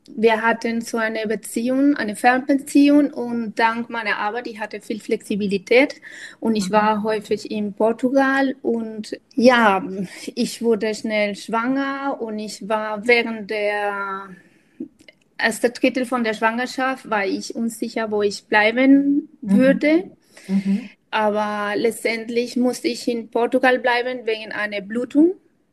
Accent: Colombia; now in Germany; ich komme ursprünglich aus Kolumbien, schon lange Zeit in Deutschland. Ich bin eine Mama, die jetzt bin ich 45

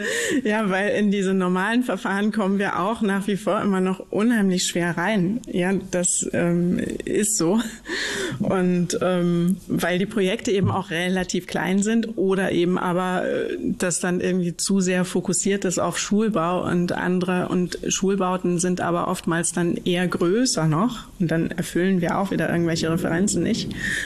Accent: Mecklenburg-Vorpommern, Germany; ich komme aus Mecklenburg

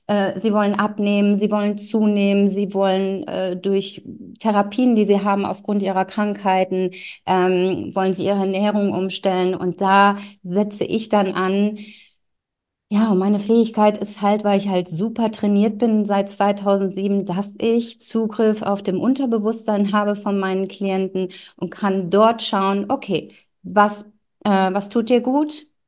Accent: Wuppertal, North Rhine-Westphalia, Germany; Ich komme aus Deutschland und aus Düsseldorf, also Wuppertal in der Nähe von Düsseldorf.

